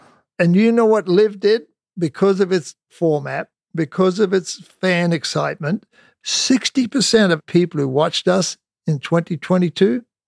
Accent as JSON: {"language": "English", "country": "Australia", "said": "I came from Australia. I played the Australian Tour."}